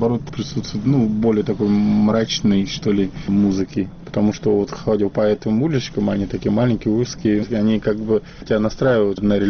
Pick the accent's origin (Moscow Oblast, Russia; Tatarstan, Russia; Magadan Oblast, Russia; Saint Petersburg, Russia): Saint Petersburg, Russia